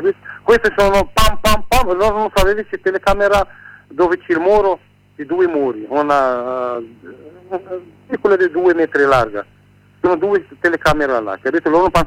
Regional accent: Morocco; now in Taormina, Italy; sono del Marocco, lavorato dal 2007 fino al 2017 a Taormina.

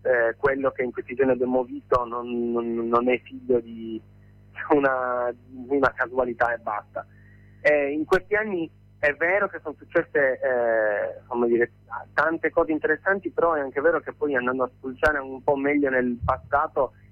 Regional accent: Sardinia, Italy; discolpare la Sardegna solo perché ci vivo, è della mia terra

